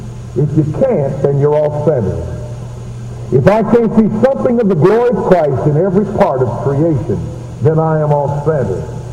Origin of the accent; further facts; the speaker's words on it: Tennessee, United States; I'm a hillbilly from Tennessee.